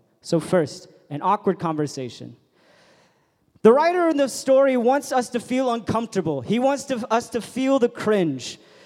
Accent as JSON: {"language": "English", "town": "Detroit", "region": "Michigan", "country": "United States", "lives_now": "United Kingdom", "said": "I'm from Detroit, which means that I'm not posh, I'm not classy, I'm not cultured. So just bring your expectations down real low, okay? Cool? As an American living in the UK for a little bit"}